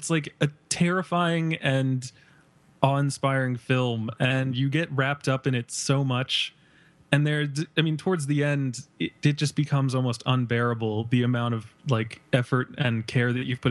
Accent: Ireland; It's the I can't speak right now because I'm Irish and I'm holding it back.

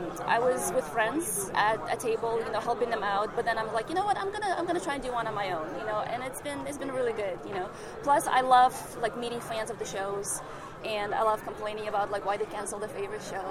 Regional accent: Siberia, Russia; also born or lived in Kazakhstan; I am Russian. I was born and bred in Russia. Actually, in the USSR, extinct, country.

